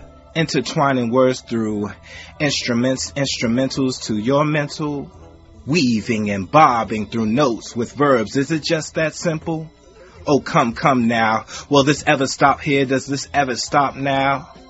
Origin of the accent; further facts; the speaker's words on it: Washington, District of Columbia, United States; I'm from Washington, D.C. I was born in 1976.